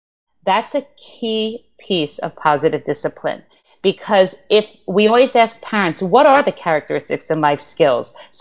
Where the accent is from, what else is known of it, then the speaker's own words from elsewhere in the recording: United States; my husband is, he's French and I'm American, so we're culturally different.